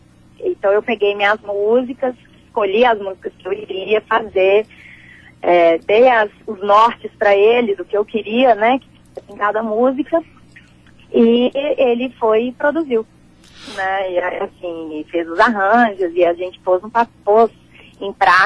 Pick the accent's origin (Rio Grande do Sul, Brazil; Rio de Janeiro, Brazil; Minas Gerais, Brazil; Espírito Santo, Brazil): Minas Gerais, Brazil; Belo Horizonte; Sou de Belo Horizonte.